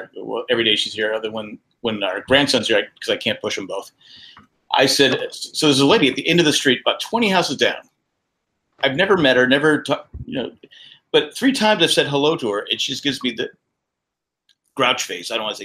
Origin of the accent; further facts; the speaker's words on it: California, United States; now in Raleigh, United States; Well, she, there's no way she knows we're from California.